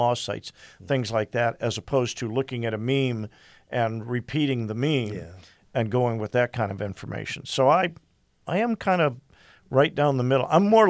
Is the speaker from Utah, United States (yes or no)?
no; Detroit, Michigan, United States; now in Toledo, United States; I grew up in Detroit. We referred to them as the projects.